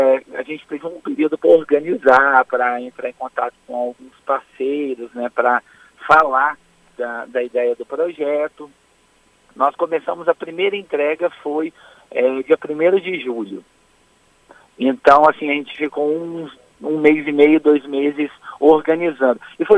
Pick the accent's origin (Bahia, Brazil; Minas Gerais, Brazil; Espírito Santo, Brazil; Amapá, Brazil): Espírito Santo, Brazil; Marechal Floriano; Eu sou daqui, sou nascido e criado aqui em Marechal Floriano, nasci aqui em Araguaia